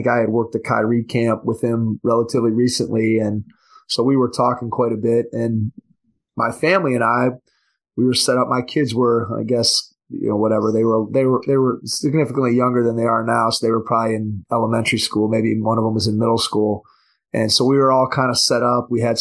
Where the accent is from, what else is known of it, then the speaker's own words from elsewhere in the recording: Cleveland, Ohio, United States; So obviously it's the Cubs, and I'm from Cleveland, so it's the Cubs and the Indians.